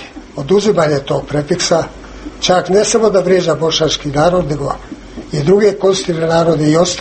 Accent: Bosnia & Herzegovina; born there; ja kao Hrvat, u okviru države Bosne i Hercegovine. Tu su rođeni moji preci, tu sam rođen ja, moji potomci. Tu ja zarađujem za svoj život, i ovo je moja domovina.

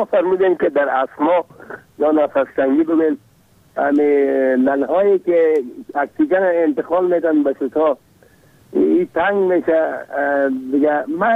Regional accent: Kabul, Afghanistan; از کابل هستم.

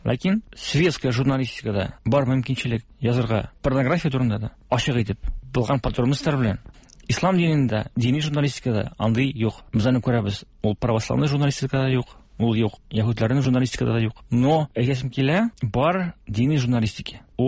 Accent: Tatarskaya Kargala, Orenburg Oblast, Russia; Мин үзем Тобыштан Оренбург ягында Татар Саракташы дигән авылда. Кичкенә авыл, 3 класс авылда бетеп, күрше Васильевка дигән урыс авылына җыелган мәктәпкә.

